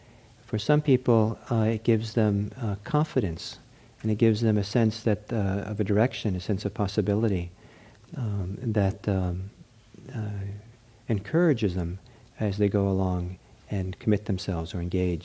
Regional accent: Norway; English is a second language; now in Redwood City, United States; I'm from Norway and, you know, so I come out of that, you know. If I'd only been, you know, been raised Pentecostal, we would have had a whole different kind of way of doing Buddhism here in Redwood City.

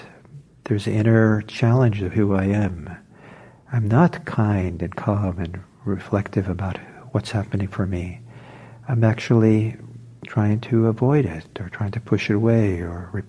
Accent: Los Angeles, California, United States; When I was growing up in Los Angeles, we get the Los Angeles Times

